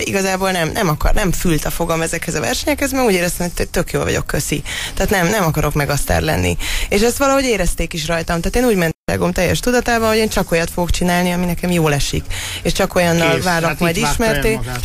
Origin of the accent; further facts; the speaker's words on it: Budapest, Hungary; Én budapesti vagyok.